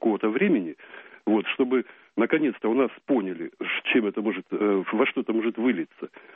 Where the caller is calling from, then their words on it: Rostov-on-Don, Rostov Oblast, Russia; Я из Ростова-на-Дону.